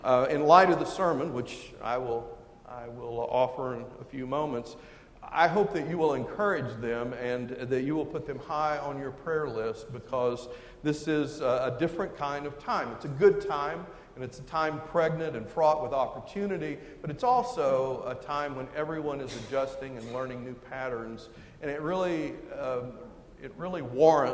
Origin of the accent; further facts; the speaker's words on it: Texas, United States; accent: Texan; also born or lived in Oklahoma; but I hail from Texas. You may hear it in the accent. When I was pastoring in Washington, D.C., they never let me forget it. But I was also reared in Oklahoma